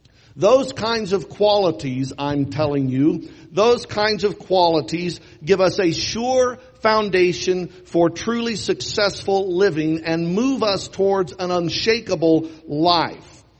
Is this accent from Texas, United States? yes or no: no; Joplin, Missouri, United States; a small town in the vicinity of my hometown of Joplin.